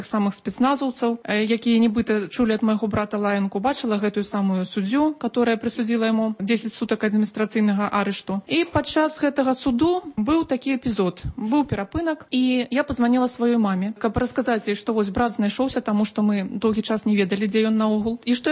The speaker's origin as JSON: {"language": "Ukrainian", "country": "Belarus", "second_language": "Ukrainian", "said": "Ми білоруси. Тут нема про що говорити."}